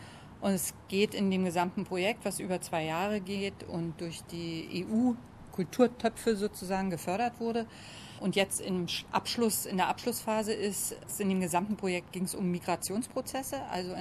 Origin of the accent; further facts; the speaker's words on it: Berlin, Germany; now in Sydney, Australia; Ich komme aus Berlin und bin eigentlich eher zufällig in Sydney und in Australien